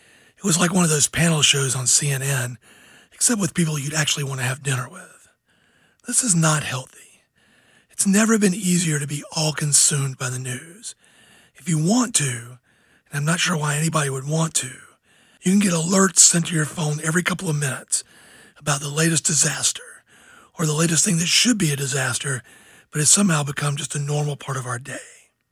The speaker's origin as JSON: {"language": "English", "region": "Georgia", "country": "United States", "tie": "born or raised there", "lives_now": "Charlotte, United States", "said": "I'm more of a flatlander. I grew up on the Georgia coast."}